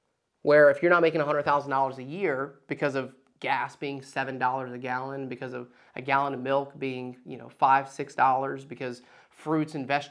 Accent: Dalton, Georgia, United States; That's why when I grew up in Dalton, Georgia, on Fifth Avenue, all the apartments that were around us would have 10 to 15 Mexicans stuffed in there

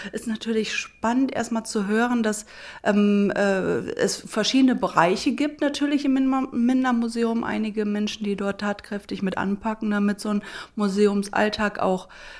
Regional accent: Rhineland, Germany; Ja, ich bin ja auch Rheinländerin

